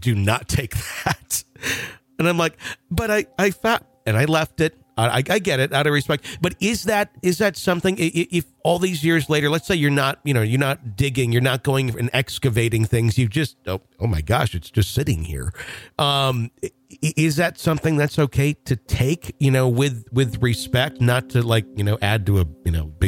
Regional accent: Wisconsin, United States; I'm from Wisconsin originally, mm-hmm. and we have obviously a lot of Native American tribes all over there

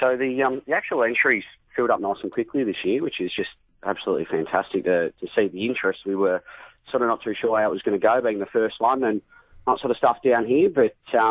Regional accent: Western Port, Victoria, Australia; I started just having a bash around Western Port. I grew up on Western Port, so it was a little bit easier for me that way.

